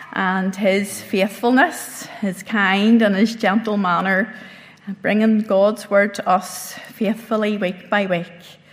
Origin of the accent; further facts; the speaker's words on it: Belfast, Northern Ireland, United Kingdom; I was born in Belfast and I lived there until I was married.